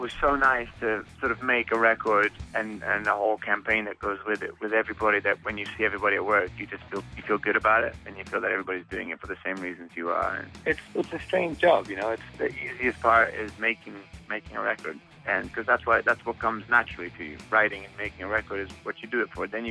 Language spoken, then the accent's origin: English; Switzerland; also born or lived in London / Italy / United States; I'm born in London, but I grew up in Switzerland. I spent a lot of time sort of living, traveling through Italy growing up, because we always had family there. And then spent a lot of time in America, and it's kind of been a bit of a mishmash.